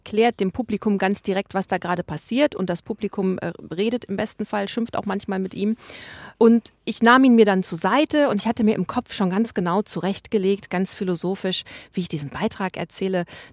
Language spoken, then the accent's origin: German; Berlin, Germany; Also ich komme ja aus Berlin